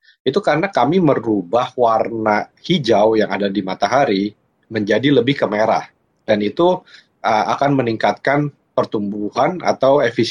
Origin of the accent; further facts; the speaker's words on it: Jakarta, Indonesia; saya dari Jakarta. Saya berasal dari keluarga yang memang cukup dekat dengan pertanian karena ayah saya sudah di bisnis agribisnis sudah lama. Lalu saya ke Australia